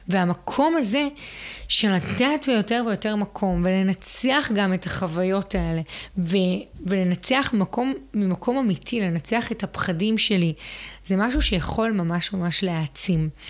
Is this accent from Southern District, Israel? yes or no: yes; Southern District, Israel; וגם כאילו אנחנו מהדרום